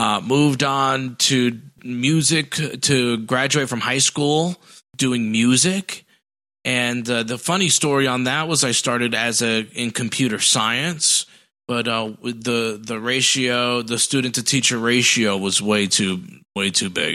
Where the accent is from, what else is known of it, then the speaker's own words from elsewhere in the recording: Paterson, New Jersey, United States; I grew up in New Jersey, in Paterson, New Jersey. It was a really decent-sized city, full of a lot of culture.